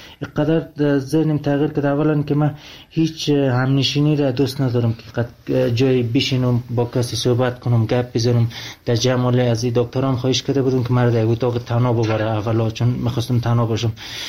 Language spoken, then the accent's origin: Persian; Afghanistan; من افغانی هستم